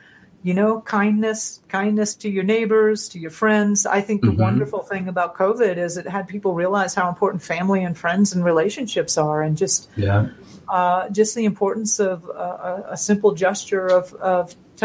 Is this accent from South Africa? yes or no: no; Florida, United States; And I grew up in Florida, so always on trips we were visiting, you know, places where people would shoot at each other.